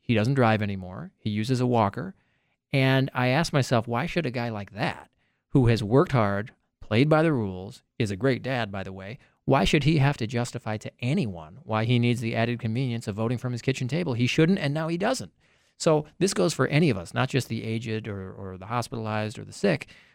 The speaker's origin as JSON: {"language": "English", "town": "Hopkins", "region": "Minnesota", "country": "United States", "also_born_or_lived": "St. Louis Park", "said": "Well, I come from Hopkins in St. Louis Park, Minnesota, just to the west of Minneapolis, two suburbs."}